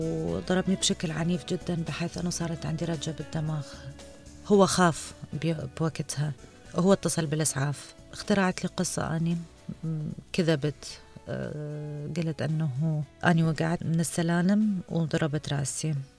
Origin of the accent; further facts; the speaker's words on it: Iraq; now in Denmark; وعمري 36 سنة، أنا من العراق وصار لي عايشة بالدنمارك من 93